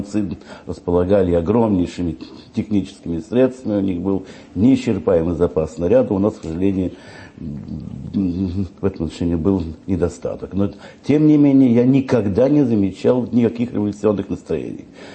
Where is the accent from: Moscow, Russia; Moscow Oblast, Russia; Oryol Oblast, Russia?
Oryol Oblast, Russia; Я родился в Орловской губернии, в усадьбе моих родителей, около Мценска. И семья была, ну, если хотите, помещичья, но мой отец был государственный чиновник, Министерство путей и сообщения.